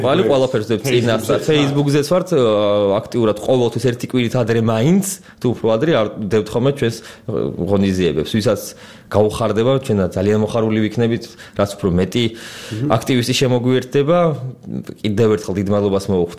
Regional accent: Tbilisi, Georgia; born there

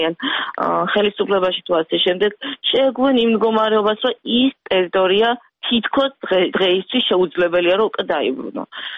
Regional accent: Gagra, Abkhazia, Georgia; born there; ხშირად როცა მეკითხებიან საიდან ვარ, თქვა ევროპაში, აღნიშნავ, რომ დავიბადე გაგრაში, აფხაზეთში.

